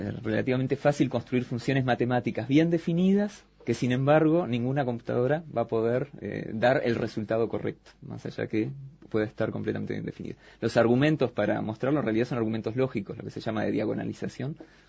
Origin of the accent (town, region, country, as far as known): Montevideo, Uruguay; born or raised there